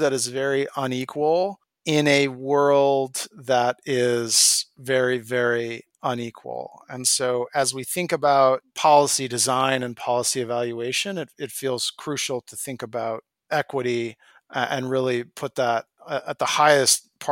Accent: Eugene, Oregon, United States; I grew up in Eugene, Oregon, track capital of the world.

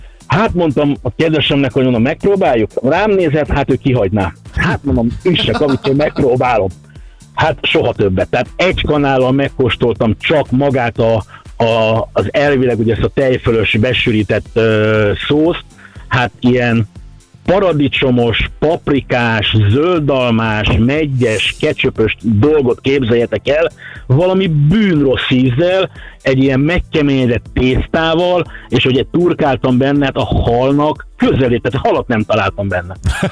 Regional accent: Hungary; el tudtam neki mondani, hogy Magyarországról jöttem, és itt megálltunk a magyar napok miatt

